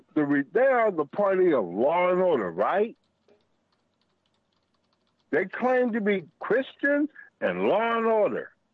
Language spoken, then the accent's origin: English; California, United States; Well, as me being a Californian, we are the what-if state.